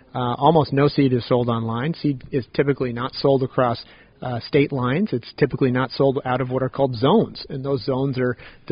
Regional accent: California, United States; I'm from California

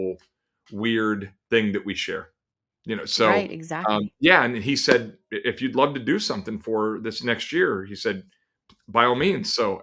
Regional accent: Minerva, Ohio, United States; also born or lived in Maslin, Ohio; I'm from Ohio originally, I started going to school when I was little in Minerva, actually.

